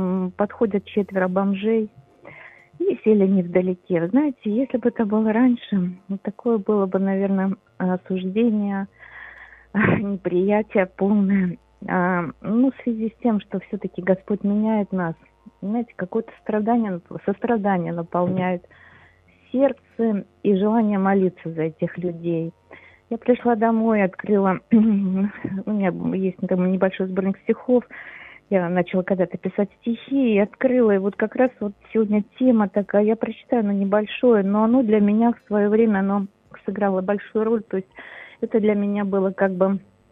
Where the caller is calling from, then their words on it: Kharkiv, Kharkiv Oblast, Ukraine; З Харкова.